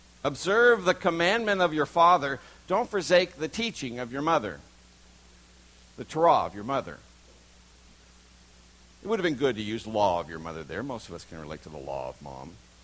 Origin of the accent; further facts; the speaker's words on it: Texas, United States; It's spelled chata, but I'm from Texas.